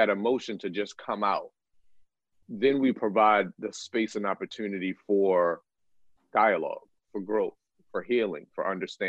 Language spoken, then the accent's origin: English; Baltimore, Maryland, United States; I'm from Baltimore, which is a city in the state of Maryland.